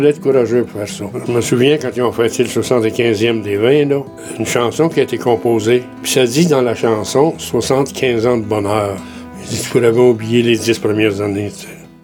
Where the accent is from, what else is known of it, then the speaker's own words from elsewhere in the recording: Quebec, Canada; born there; Je suis né au Témiscamingue.